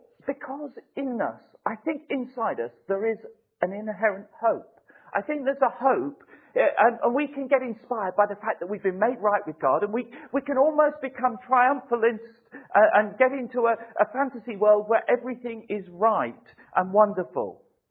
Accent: United Kingdom; And perhaps, maybe as British, we don't get to the pity party that's in the valleys.

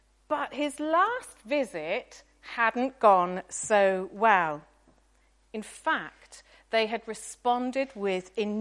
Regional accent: Gloucester, South West England, United Kingdom; if I was threatened in Gloucester, my hometown, I think I would steer clear of here again

